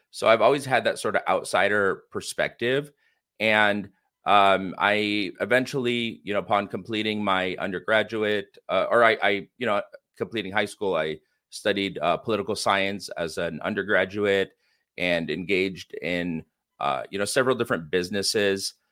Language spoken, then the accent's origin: English; California, United States; I was born in the East Bay Area, of you know, San Francisco Bay Area, and grew up in the U.S. my entire life.